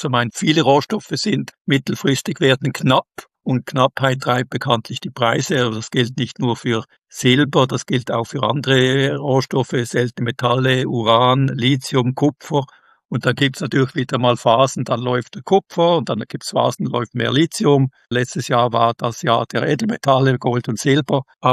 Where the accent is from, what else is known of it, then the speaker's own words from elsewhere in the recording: Switzerland; bin Schweizer